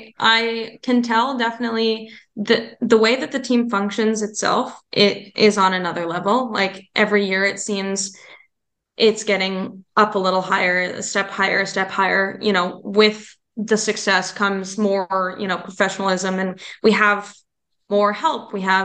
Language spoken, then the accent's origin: English; Canada; So as a Canadian athlete, you know, it's a lot more difficult to continue on